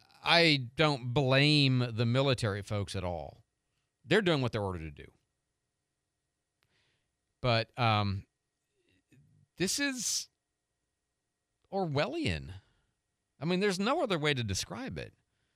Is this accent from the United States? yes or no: yes; the North, United States; I'm not a fan of the Confederate flag. I'm from the North.